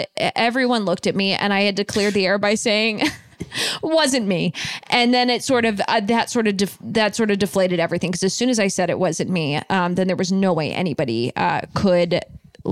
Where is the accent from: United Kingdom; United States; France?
France; That does happen in Canada, but I'm not Canadian. I'm French.